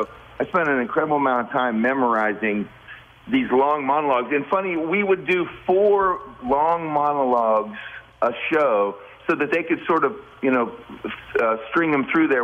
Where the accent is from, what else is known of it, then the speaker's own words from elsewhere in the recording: West Virginia, United States; the creators of the show liked the fact that I was from West Virginia.